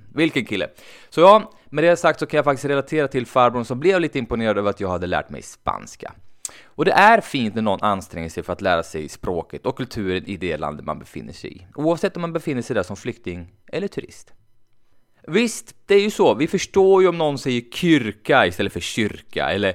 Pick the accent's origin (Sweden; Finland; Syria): Sweden; jag sa det att jag är ju från Sverige.